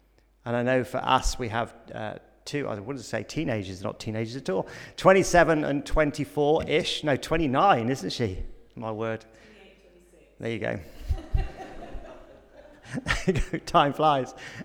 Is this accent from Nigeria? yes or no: yes; Nigeria; born there; I'm a vicar's kid. I'm actually a missionary kid. I was born in Nigeria, as I'm sure you can tell. My dad was a missionary over there.